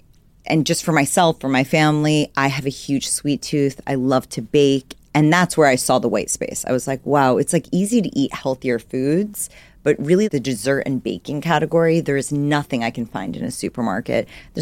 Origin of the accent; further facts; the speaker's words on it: New York City, New York, United States; moved away as an adult; also born or lived in Los Angeles; So I'm from New York City. That's where I grew up. And then actually went to USC for college. So I was out